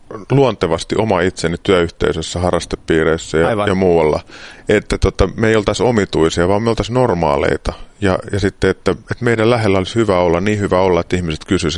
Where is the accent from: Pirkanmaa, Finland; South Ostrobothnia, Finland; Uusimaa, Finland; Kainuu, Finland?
Uusimaa, Finland; Vantaa; Mä synnyin Helsingin maalaiskunnassa, joka tunnetaan nykyisin Vantaan kaupunkina. Ja siellä Mikkolan puiston vieressä oli vuokrattu omakotitalo, niin sinne mut tuotiin Helsingistä jostakin synnytyslaitokselta.